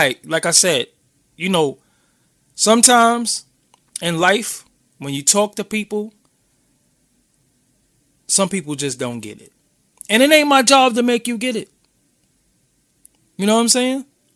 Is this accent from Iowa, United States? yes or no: no; Brooklyn, New York, United States; I'm from Brooklyn. So, by naturally, I would be Team Brooklyn.